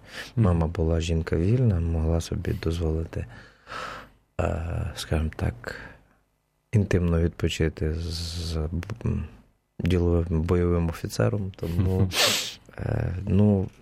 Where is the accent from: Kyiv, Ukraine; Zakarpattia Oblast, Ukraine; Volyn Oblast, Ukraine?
Zakarpattia Oblast, Ukraine; Да я виріс в Латориці, у мене жабри мали з'явитися вже давно.